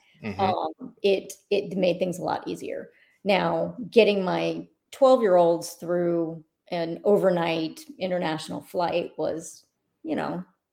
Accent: St. Petersburg, Florida, United States; I grew up in St. Pete, so it's kind of sort of my home airport.

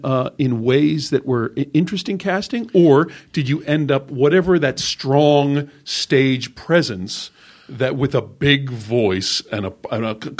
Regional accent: Philadelphia, Pennsylvania, United States; I moved west. I'm from Philadelphia.

